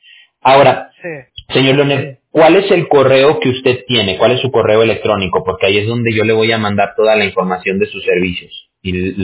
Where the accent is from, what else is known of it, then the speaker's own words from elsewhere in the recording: Mexico City, Mexico; Bueno, yo soy de la Ciudad de México. Yo nací allá en la Ciudad de México.